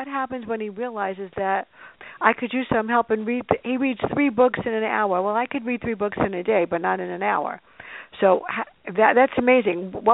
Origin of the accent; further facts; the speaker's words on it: The Bronx, New York, United States; Well, I'm from the Bronx, the South Bronx, so that's cool.